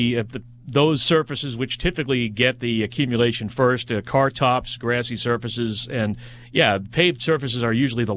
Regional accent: New Jersey, United States; I mean, I grew up in New Jersey, and, you know, we're talking elementary school 40 years ago.

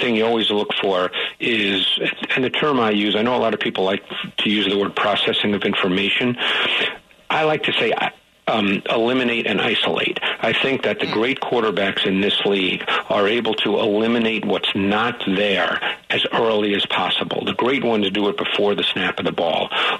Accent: Queens, New York, United States; because I grew up in Queens in New York, and my high school didn't have football.

